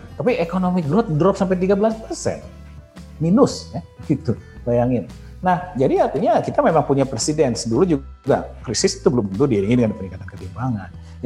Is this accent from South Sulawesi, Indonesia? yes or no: no; Ciamis, West Java, Indonesia; di kampung saya di Ciamis tuh nggak begitu kerasa ya, lockdown itu.